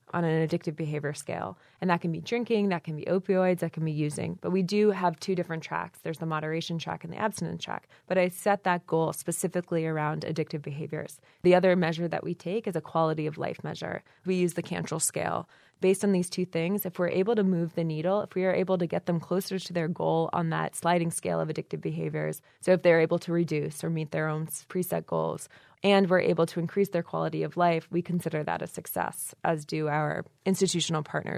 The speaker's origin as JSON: {"language": "English", "town": "Toronto", "region": "Ontario", "country": "Canada", "said": "I don't hail from Michigan. I'm from Toronto, which is close, but I went to University of Michigan."}